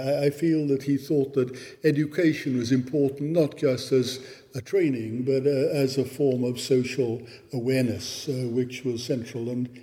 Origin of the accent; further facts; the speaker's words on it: Wales, United Kingdom; first language Welsh; English is a second language; Rob and I come from Wales, we're both Welsh-speaking